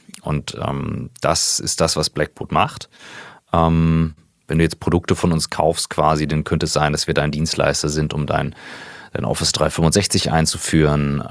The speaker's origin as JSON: {"language": "German", "town": "Kiel", "region": "Schleswig-Holstein", "country": "Germany", "tie": "born there", "said": "Ich bin gebürtiger Kieler, mittlerweile 38."}